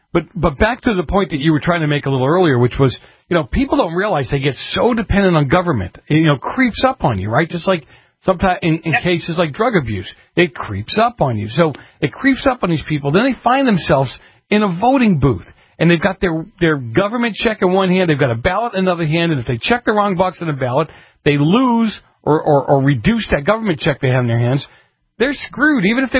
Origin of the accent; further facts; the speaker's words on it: Massachusetts, United States; the street that I grew up on in Massachusetts was called Granite Avenue.